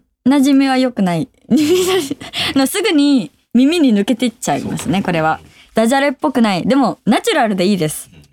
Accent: Nagoya, Aichi, Japan; 私の地元、名古屋のことをアピールできるし。

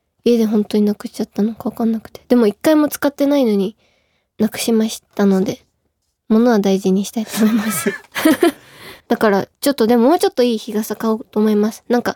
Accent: Yamaguchi, Japan; あんまりこっちでは私の方言は聞けないと思いますね。はい。難しいと思います。まあ、山口に来たら聞けると思います。

